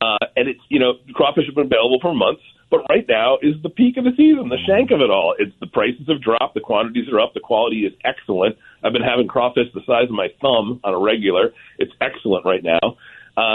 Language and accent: English; Rhode Island, United States; I grew up in Rhode Island and spent a lot of time in New England